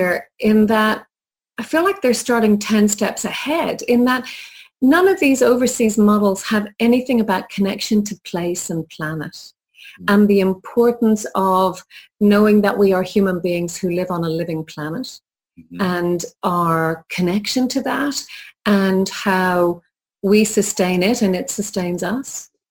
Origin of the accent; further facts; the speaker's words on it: Ireland; also born or lived in Italy; so I'm originally from Ireland, I've lived in Italy.